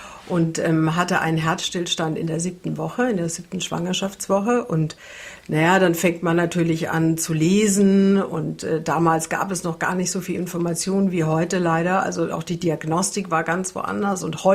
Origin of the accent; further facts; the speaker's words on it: Bavaria, Germany; ich komme ja aus Franken